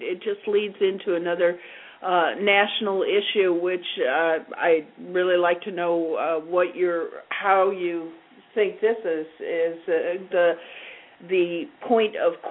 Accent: Florida, United States; I'm from South Florida. I'm from the state of Florida, Bruce.

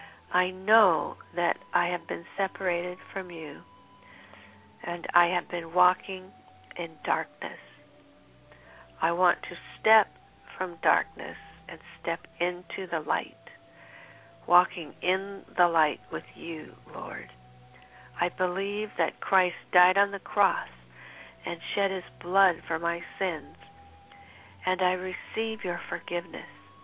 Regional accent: California, United States; when I grew up here in California, hardly anybody was rich.

